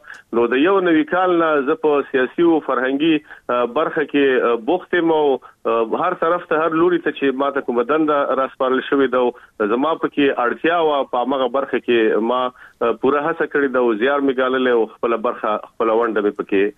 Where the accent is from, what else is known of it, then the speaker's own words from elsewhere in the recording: Kabul, Afghanistan; moved away as an adult; په افغانستان کې خو په کابل کې مونږ اوسېدلو